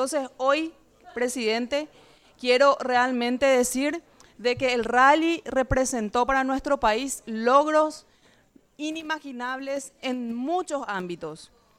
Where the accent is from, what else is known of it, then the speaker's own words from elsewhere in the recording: Paraguay; como diputada nacional y como ciudadana paraguaya